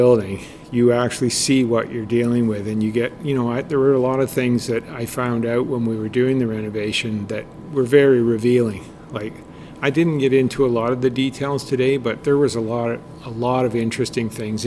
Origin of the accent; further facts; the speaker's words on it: Picton, Ontario, Canada; My parents were here, and a couple of my siblings. I was born in Picton, so yeah. So this was home for me.